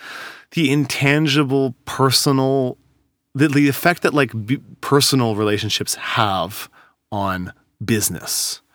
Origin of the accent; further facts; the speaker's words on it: Vancouver, British Columbia, Canada; I grew up in Vancouver. I knew those people growing up.